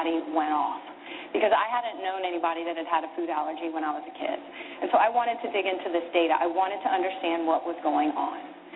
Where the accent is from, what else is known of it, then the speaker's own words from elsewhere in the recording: Houston, Texas, United States; I was born and raised in Houston, Texas, on Twinkies and Po' Boys.